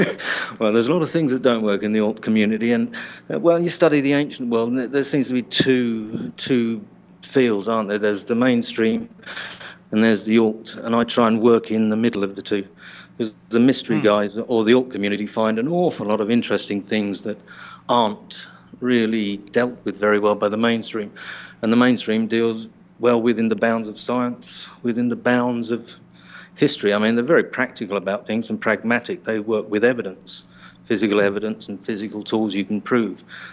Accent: London, United Kingdom; moved away as an adult; now in Phnom Penh, Cambodia; Born in London, born and bred in London.

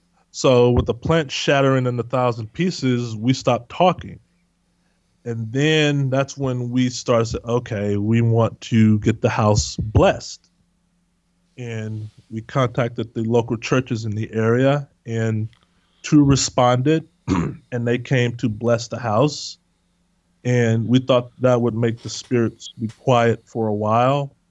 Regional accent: Texas, United States; I was raised, I'm originally from Texas. I was raised Southern Baptist, probably sung in the choir up until I was age 11.

